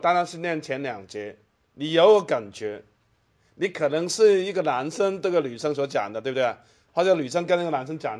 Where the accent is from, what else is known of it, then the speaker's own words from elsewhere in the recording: China; 在我们中国人来讲啊，婆婆跟媳妇住在一起是个很大的挑战，对不对？